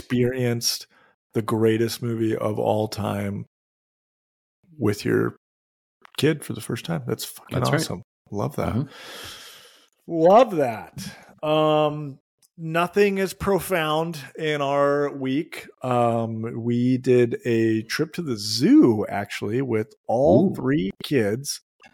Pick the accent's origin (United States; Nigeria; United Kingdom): United States; California; So I don't know if it's because I'm a Californian or the youngest child of three boys or what, but I have no shame in my game.